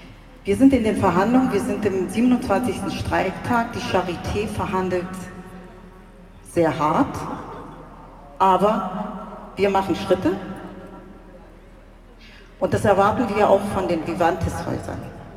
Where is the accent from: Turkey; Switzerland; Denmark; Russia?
Turkey; moved away; Ich habe einen Migrationshintergrund. Ich komme aus der Türkei.